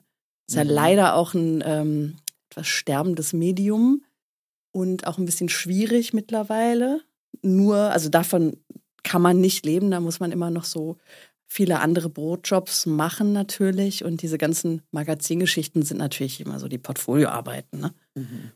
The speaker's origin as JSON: {"language": "German", "town": "Düsseldorf", "region": "North Rhine-Westphalia", "country": "Germany", "also_born_or_lived": "Essen / Berlin", "said": "Also ich habe in Essen studiert, bin ja ursprünglich aus Düsseldorf, habe dann in Essen studiert und bin dann wie sonst kein anderer nach Berlin gegangen"}